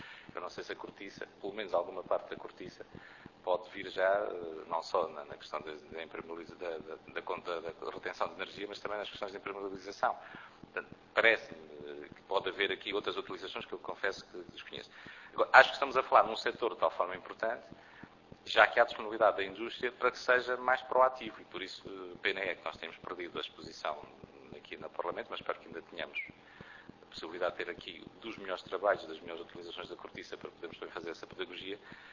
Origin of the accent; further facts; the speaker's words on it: Viseu, Portugal; porque eu sou do Dão